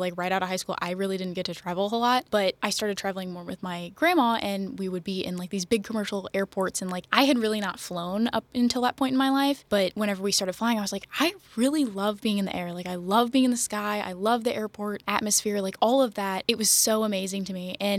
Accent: Red Bud, Illinois, United States; I'm from Redbud, Illinois.

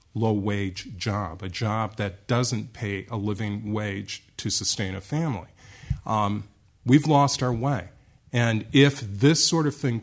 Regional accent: Racine, Wisconsin, United States; My father was a foundry worker. I grew up in Racine, Wisconsin. He moved there from Mississippi and raised five sons.

